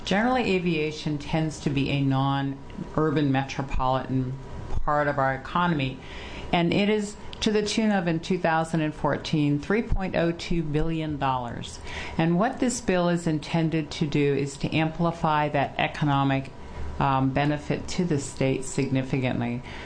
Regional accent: Canby, Oregon, United States; I come from Canby. The difference between Wilsonville and Canby, I-5 runs through Wilsonville, and look what Wilsonville has become.

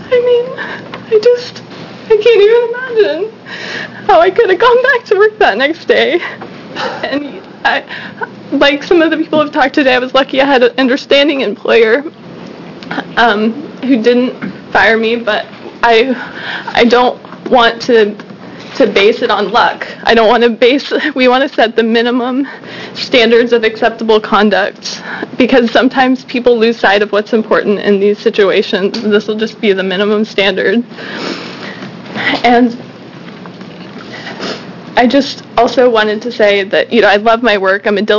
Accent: Portland, Oregon, United States; I'm from Portland, and I support this bill.

